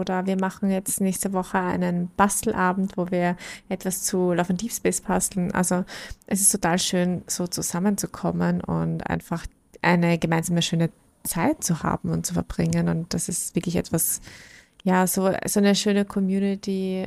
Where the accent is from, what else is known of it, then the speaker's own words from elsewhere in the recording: Vienna, Austria; ich komme aus Österreich.